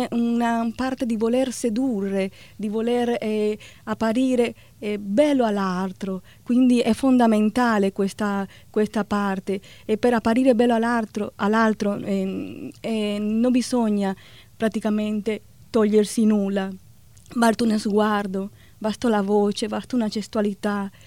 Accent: Cuba; Italian is a second language; now in Italy; Italia è un paese che mi ha accolta, invece Cuba è il paese che mi ha visto nascere.

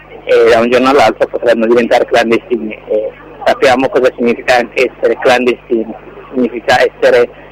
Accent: Eritrea; now in Italy; Dall'Eritrea.

